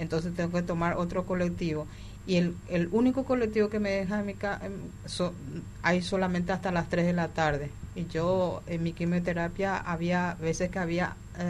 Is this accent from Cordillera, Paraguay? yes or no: yes; Caacupé, Cordillera, Paraguay; Y yo soy de Cacupé, uh-huh. Yo vivo en Cacupé